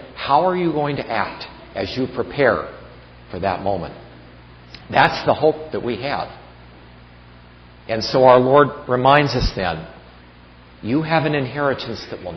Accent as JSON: {"language": "English", "town": "Los Angeles", "region": "California", "country": "United States", "said": "Now, I'm from Los Angeles, and I met one person who lived in Beverly Hills."}